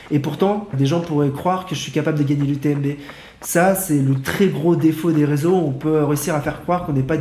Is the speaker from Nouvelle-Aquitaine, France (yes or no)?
no; Paris, Île-de-France, France; je suis un Parisien.